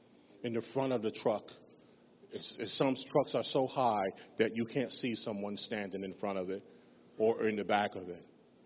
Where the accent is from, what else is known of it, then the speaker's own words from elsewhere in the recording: Cleveland, Ohio, United States; I can't change the former life I came from, the circumstances in which shaped my life growing up in Cleveland.